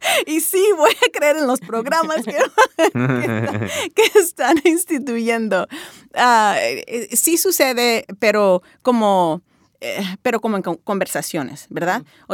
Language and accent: Spanish; Tijuana, Baja California, Mexico; como de Tijuana, como somos tijuanenses, de la manera que damos carrilla, la manera en que hablamos